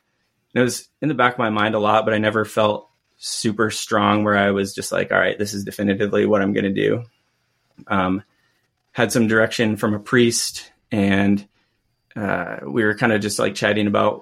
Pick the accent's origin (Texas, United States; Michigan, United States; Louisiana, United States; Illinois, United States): Michigan, United States; Fowler; So I grew up in Fowler, which is a small rural town in Michigan, predominantly Catholic community, about 900 people, agriculturally based, a lot of farmers.